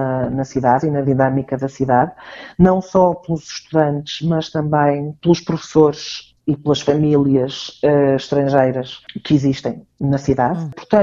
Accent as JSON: {"language": "Portuguese", "country": "Portugal", "lives_now": "Trondheim, Norway", "said": "eu sou a típica portuguesa, cabelo muito escuro, olhos muito escuros, não há quem enganar, que eu não sou norueguesa."}